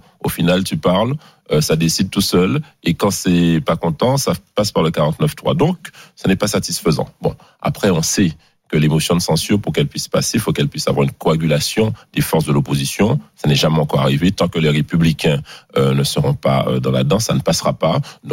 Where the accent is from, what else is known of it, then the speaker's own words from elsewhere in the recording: France; La Guadeloupe, la Martinique, la Guyane. Nous sommes des Français.